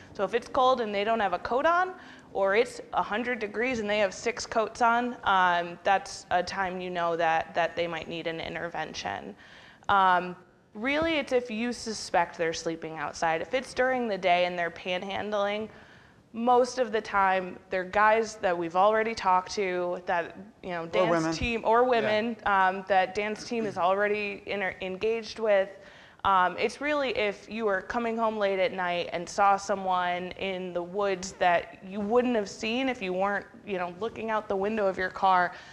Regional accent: Tully, New York, United States; I grew up in Tully.

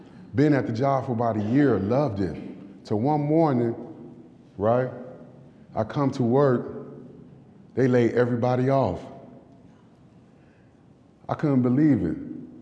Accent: Chicago, Illinois, United States; Prior from that 10 years, I was originated from Chicago, Illinois. My parents was from Haiti. They moved to America to start a beautiful life, leaving the oppression of the president in Haiti in the 70s. When we moved to Chicago

